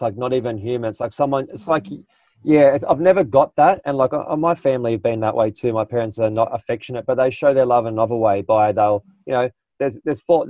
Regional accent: Australia; I came from Australia

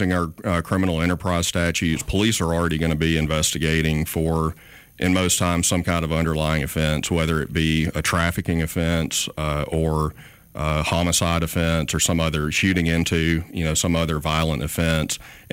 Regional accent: Athens, Alabama, United States; now in Mobile, United States; I didn't grow up in Mobile. I grew up outside of Athens, Alabama, in a cow pasture

